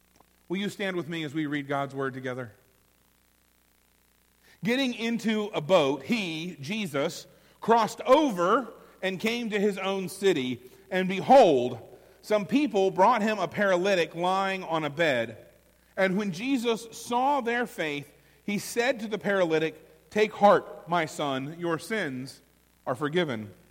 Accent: Gulf Coast, United States; You know, growing up on the Gulf Coast, growing up having friends from New Orleans

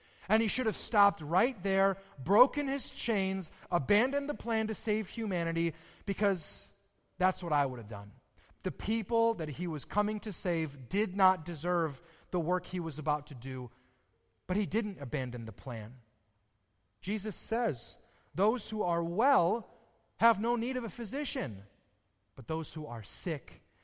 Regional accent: United States; we're Americans. We're really used to our rights as American

